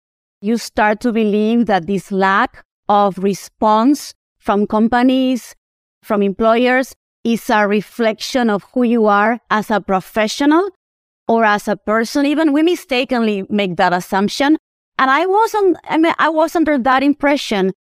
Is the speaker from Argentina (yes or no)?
yes; Argentina; now in United States; So I am from Argentina, South America.